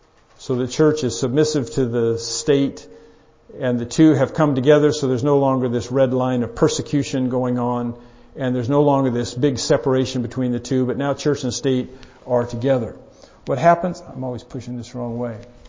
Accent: United States; I put it in 1960s because I'm an American. So I'm looking at sort of from American history as well

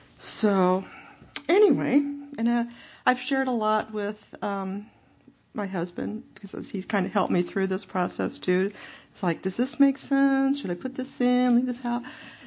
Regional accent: New York, United States; moved away as an adult; now in Oregon, United States; Well, I am an Oregonian now, but I grew up in Western New York State. I moved out here in 1974.

